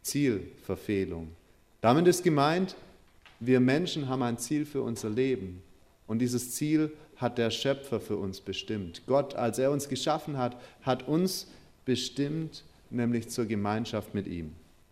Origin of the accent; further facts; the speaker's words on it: Metzingen, Baden-Württemberg, Germany; das ist in der Nähe von meiner Heimat, bei Metzingen